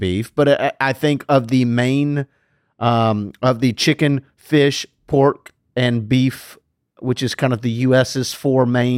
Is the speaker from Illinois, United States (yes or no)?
no; Louisiana, United States; Look, I'm a Cajun boy.